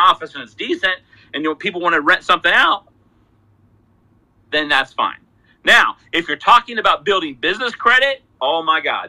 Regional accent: Salt Lake City, Utah, United States; And I come from Salt Lake City, okay?

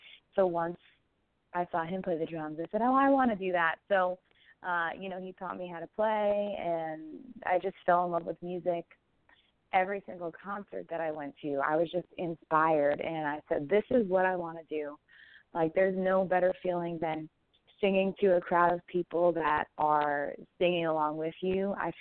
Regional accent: New York, United States; now in Nashville, United States; I'm now in Nashville, Tennessee. I'm from New York, but I decided to move to Nashville to further my music career

